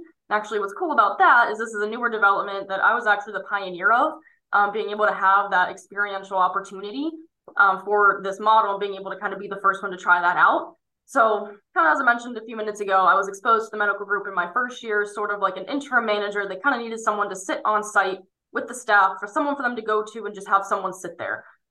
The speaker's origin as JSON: {"language": "English", "town": "State College", "region": "Pennsylvania", "country": "United States", "tie": "born or raised there", "said": "being my hometown around State College, Pennsylvania, the Pennsylvania State University"}